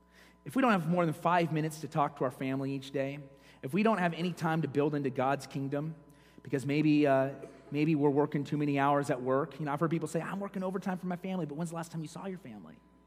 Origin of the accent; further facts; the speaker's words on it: Iowa, United States; I grew up in Iowa, and no, I wasn't a farmer. As I said before, when the winds were in the east, it smelled pretty bad because I was by a farm.